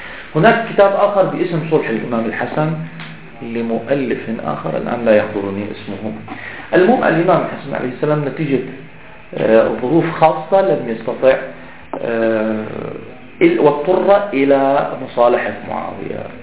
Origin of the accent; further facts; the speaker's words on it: Damascus, Damascus Governorate, Syria; حتى نحن عندنا في دمشق تعرفون أنها عاصمة الأمويين، عاصمة الأمويين، فنحن عندما كنا أطفال صغار نلعب على الأرجوحة